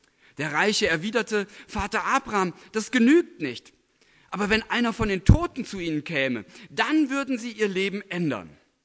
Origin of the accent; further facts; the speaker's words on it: Germany; born there; Ich frage mich manchmal, ja, warum bin ich in Deutschland geboren?